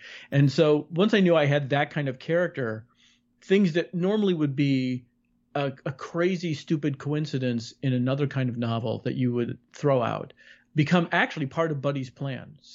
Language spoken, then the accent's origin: English; Chicago, Illinois, United States; Growing up in Chicago, I was reading about growing up in the suburbs. I didn't realize how many mob hits were going on all around me.